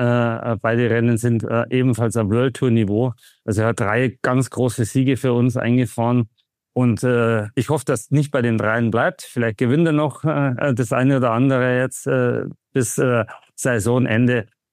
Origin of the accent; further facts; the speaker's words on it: Bruckmühl, Bavaria, Germany; Und ich bin in Bruckmühl aufgewachsen.